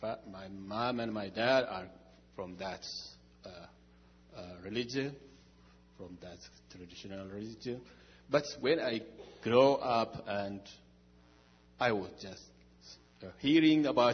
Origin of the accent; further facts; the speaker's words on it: Ethiopia; English is a second language; I'm from Ethiopia. So, I've been born in Christian family. Orthodox Christian in Ethiopia